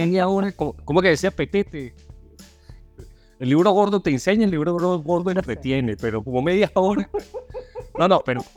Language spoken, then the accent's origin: Spanish; Venezuela; Porque somos venezolanos. Porque los venezolanos no dejamos pasar un chinazo.